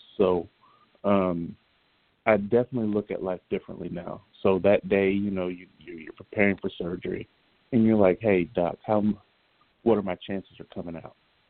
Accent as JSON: {"language": "English", "region": "Illinois", "country": "United States", "tie": "born or raised there", "said": "I grew up outside of Chicago, and a lot of my school visits have been back to that area."}